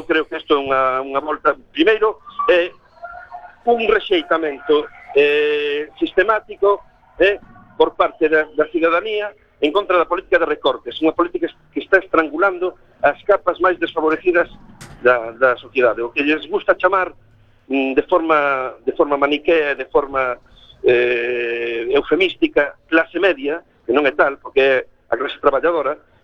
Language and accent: Galician; Ferrol, Galicia, Spain; Eu estou especialmente contento porque son ferrolán